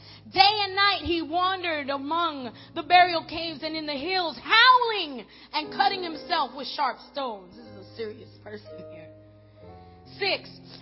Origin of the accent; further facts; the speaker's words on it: New York City, New York, United States; born there; I was born in Queens and I got a little hood in me.